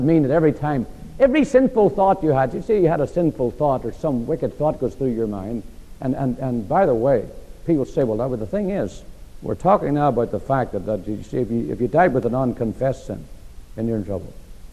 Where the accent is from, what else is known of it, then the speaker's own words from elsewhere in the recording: Ireland; I'm an Irishman